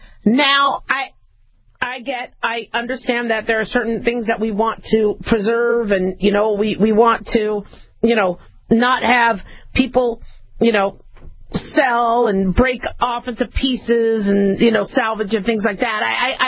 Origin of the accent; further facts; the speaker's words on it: the West, United States; But, you know, to me, growing up in the West, you know, nothing was older than, like, the 1940s from most of the places where I lived. Even though, yeah, L.A. was around before then